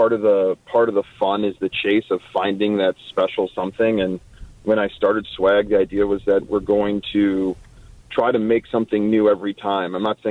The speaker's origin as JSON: {"language": "English", "town": "Chicago", "region": "Illinois", "country": "United States", "tie": "born or raised there", "said": "You know, growing up in Chicagoland, obviously our headquarters are here in Chicagoland."}